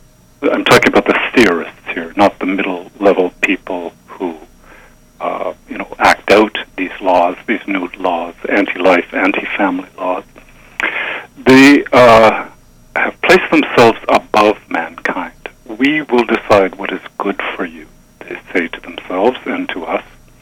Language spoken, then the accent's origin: English; Canada; I'm a Canadian, we've been living with this longer than you have